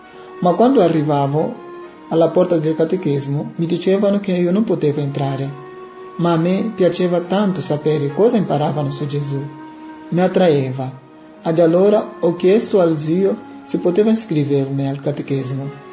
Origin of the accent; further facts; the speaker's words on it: Angola; also born or lived in Luanda; dell'Angola. Sono nato a São Remo, ma ho poi vissuto a Luanda, la capitale.